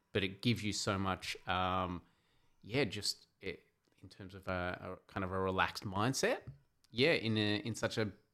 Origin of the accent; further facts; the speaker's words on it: Mudgee, New South Wales, Australia; Mudgee, a small town in New South Wales, eastern Australia.